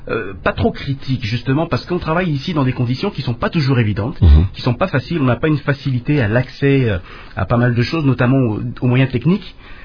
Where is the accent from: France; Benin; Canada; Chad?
France; moved away as an adult; Moi, il se trouve que je suis né en France, donc j'ai grandi là-bas.